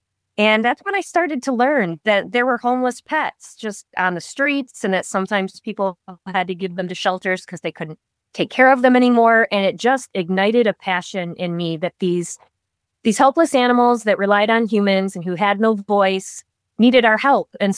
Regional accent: Flint, Michigan, United States; I remember I was a kid growing up in Flint, Michigan

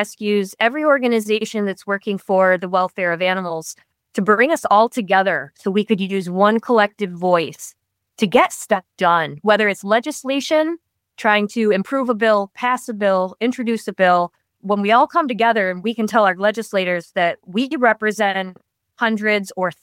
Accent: Flint, Michigan, United States; I remember I was a kid growing up in Flint, Michigan

